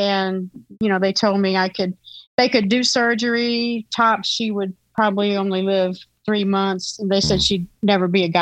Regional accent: Macon, Georgia, United States; because I'd never been on any kind of train, because I grew up in Macon, Georgia. We still don't have anything like that there

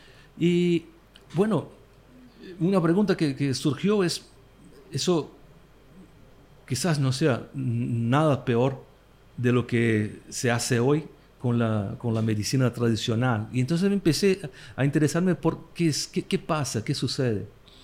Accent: São Paulo, Brazil; Spanish is a second language; now in Brasília, Brazil; soy de Brasil, de São Paulo, ¿no? Uh-huh. Pero hace 6 años que vivo en Brasilia.

